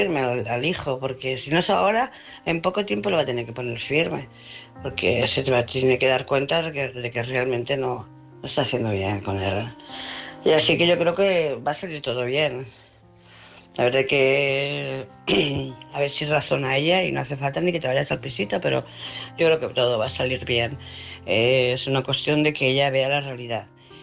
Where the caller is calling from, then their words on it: Barcelona, Catalonia, Spain; de Barcelona.